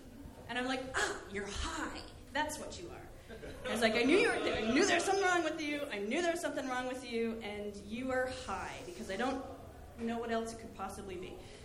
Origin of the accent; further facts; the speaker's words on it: East Coast, United States; And so I'm from the East Coast.